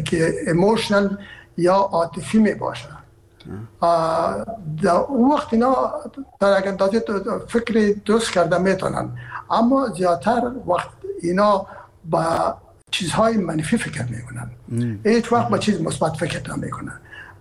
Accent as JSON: {"language": "Persian", "region": "Herat", "country": "Afghanistan", "said": "من که اصلا از هرات هستم و پدر مادر من هرات هستن"}